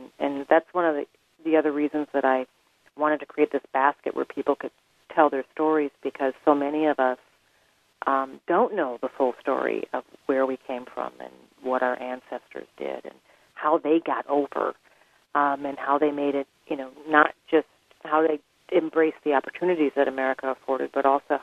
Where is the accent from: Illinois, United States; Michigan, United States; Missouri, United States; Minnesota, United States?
Minnesota, United States; also born or lived in Birmingham, Alabama; I was raised in Minnesota. My mother's side of the family is from Minnesota. My father's side of the family is from Birmingham, Alabama. And I spent my childhood going back and forth between those two cities.